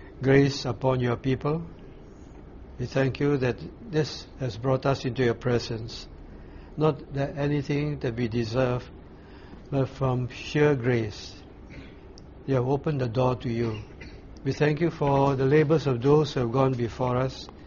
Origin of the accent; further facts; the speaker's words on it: Malaysia; I was staying at the Student Christian Center because I came from Malaysia.